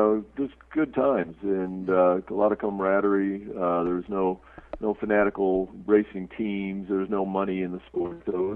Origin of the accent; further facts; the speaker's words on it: New England, United States; Well, Northeast, primarily New England.